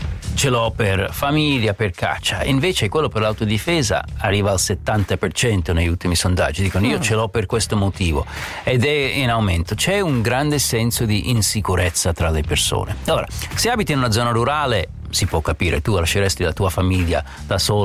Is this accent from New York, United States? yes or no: no; Lovettsville, Virginia, United States; Italian is a second language; Lovettsville, il mio paese in Virginia.